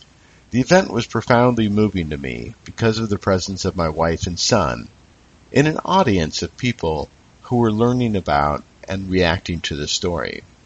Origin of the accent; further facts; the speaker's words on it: San Ramon, California, United States; in my hometown of San Ramon